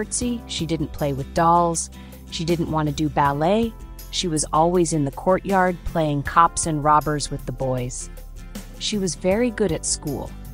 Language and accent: English; Piedmont, Italy; now in Turin, Italy; I am from Val di Susa. I came to Turin because I didn't want to be supported by my parents, and there was no work to be found in the valley.